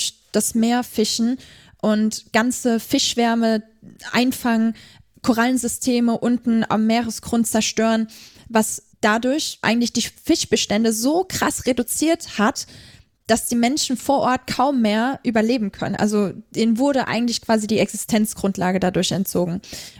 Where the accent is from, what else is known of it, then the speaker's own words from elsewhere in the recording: Germany; Und ich meinte so, ey, ich komme aus Deutschland.